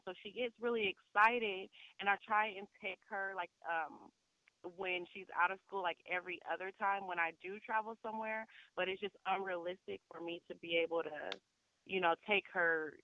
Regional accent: San Bernardino, California, United States; now in Glendale, United States; I am from San Bernardino, California, but I currently reside in Glendale, Arizona.

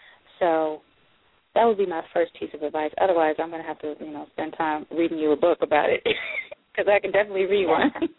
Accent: Alabama, United States; I'm from Alabama.

